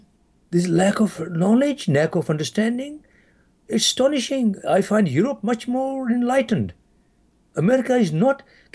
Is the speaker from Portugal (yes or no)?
no; Uganda; moved away; also born or lived in Zimbabwe; I come from Uganda, and I have traveled around, and I have lived for over 20 years in Zimbabwe.